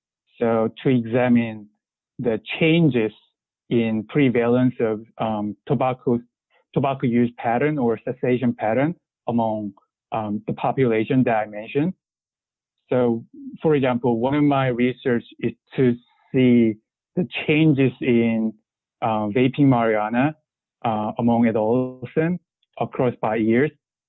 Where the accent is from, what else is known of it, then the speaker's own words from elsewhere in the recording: South Korea; English is a second language; moved away as an adult; now in United States; And I'm originally from South Korea, and I've been here in Florida as a Gator for the past 5 years.